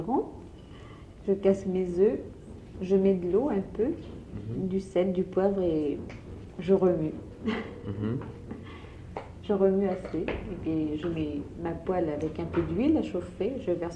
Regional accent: France; On est français, mais on parle français

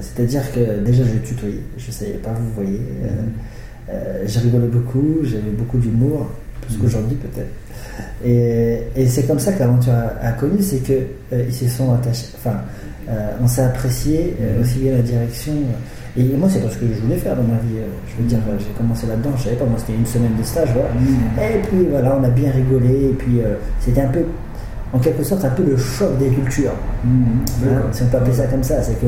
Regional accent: Orléans, Centre-Val de Loire, France; born there; moi je suis né ici à Orléans, donc Orléans c'est ma ville.

